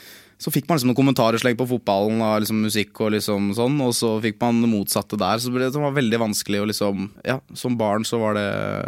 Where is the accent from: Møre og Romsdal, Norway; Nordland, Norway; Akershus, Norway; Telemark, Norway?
Akershus, Norway; Lillestrøm; jeg er jo fra Lillestrøm, jeg er fra gatene